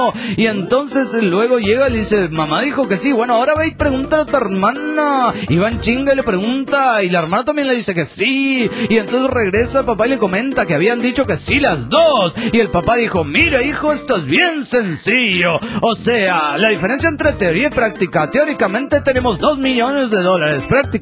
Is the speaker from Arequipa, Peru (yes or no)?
no; Lima, Peru; de Lima, Perú.